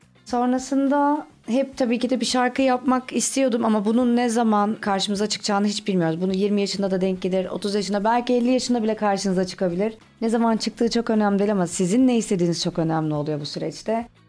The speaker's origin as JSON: {"language": "Turkish", "region": "Edirne", "country": "Turkey", "tie": "born there", "said": "Öncelikli olarak Trakya kızıyım. Edirne doğumluyum."}